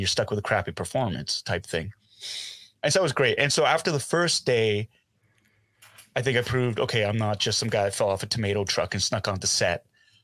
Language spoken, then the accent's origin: English; Canada; I said, Canada. I'm from Canada, Canadian.